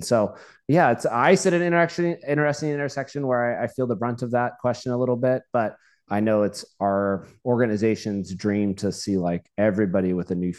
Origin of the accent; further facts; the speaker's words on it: Bakersfield, California, United States; I'm from Bakersfield. Let's go. Actually, I don't, you know, I'm not there anymore.